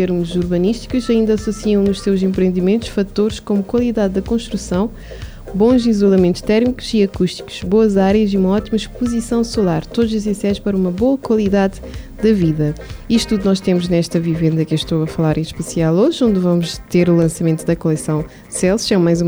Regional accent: São Vicente, Cape Verde; born there; com muito mar, que é o que temos aqui na nossa ilha de São Vicente, em Cabo Verde. Ilha que eu amo, onde eu nasci

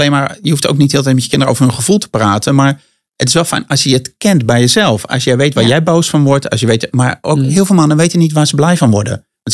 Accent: Rotterdam, South Holland, Netherlands; mijn vader komt uit Rotterdam. Ik kom oorspronkelijk ook uit Rotterdam.

